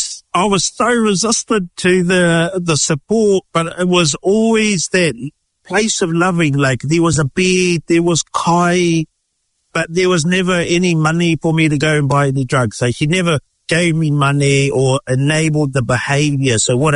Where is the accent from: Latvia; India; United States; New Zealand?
New Zealand; I hail from a little place called Tōwai up north, but I was born and raised here in Te Aroa, the sunny part of North Island, as we always say.